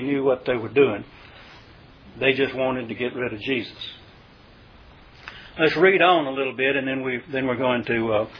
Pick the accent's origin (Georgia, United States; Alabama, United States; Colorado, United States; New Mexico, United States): Alabama, United States; They knew I was from somewhere else. I didn't have to tell them I was from Alabama, but they knew I wasn't from New York City.